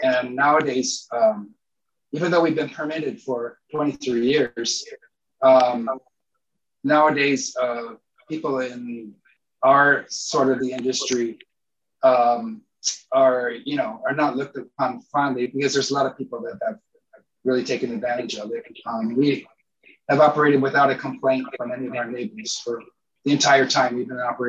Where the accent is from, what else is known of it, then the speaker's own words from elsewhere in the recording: Maui, Hawaii, United States; Aloha. I'm from Maui.